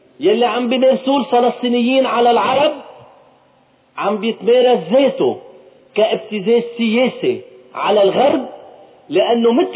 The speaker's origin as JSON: {"language": "Arabic", "country": "Lebanon", "said": "ما نقبل كلبنانيين انه ينعمل هالدعم هيدا على حسابنا"}